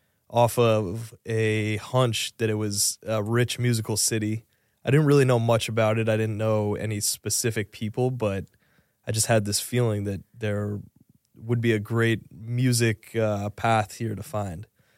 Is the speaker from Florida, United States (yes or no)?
no; Vermont, United States; Well, I grew up in Vermont, so it was more like cabins and igloos, you know?